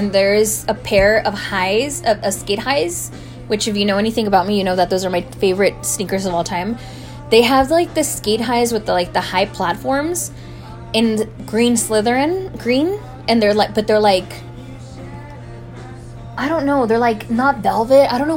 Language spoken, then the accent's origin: English; Los Angeles, California, United States; Like, I'm from East LA. I can do that.